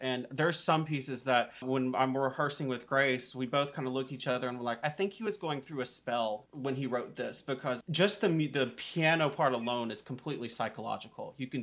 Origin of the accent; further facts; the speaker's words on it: Asheville, North Carolina, United States; now in Knoxville, United States; I am originally from Asheville, North Carolina.